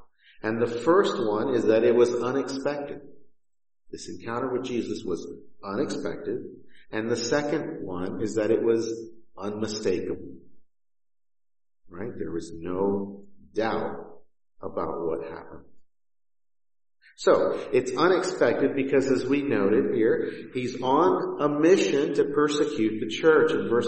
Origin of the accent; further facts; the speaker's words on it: Houston, Texas, United States; Now, I grew up in Houston, where it's hot most of the year. And then I lived in Central Texas